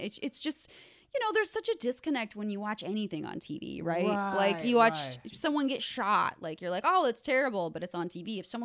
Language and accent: English; Alaska, United States; also born or lived in Oregon; I grew up in the Pacific Northwest, so all my family's in Oregon. But for whatever reason, my dad took us to Alaska when we were young.